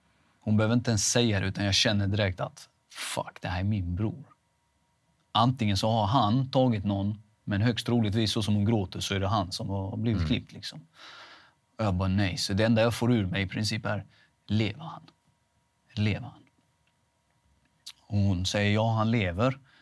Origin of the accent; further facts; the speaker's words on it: Veinge, Halland County, Sweden; Och Veinge är ju där jag kommer ifrån